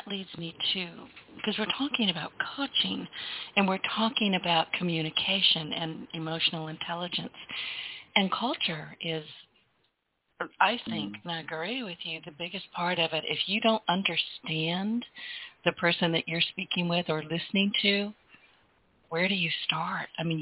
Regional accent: United States; And I am American, but it's garbage for the most part.

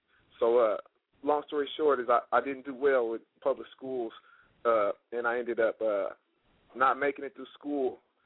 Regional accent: Seattle, Washington, United States; I grew up in Central Seattle, grew up around a lot of basketball players

